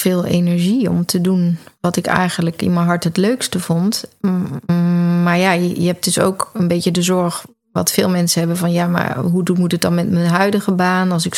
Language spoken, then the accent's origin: Dutch; Breda, North Brabant, Netherlands; Maar ik ben geboren en getogen in Breda.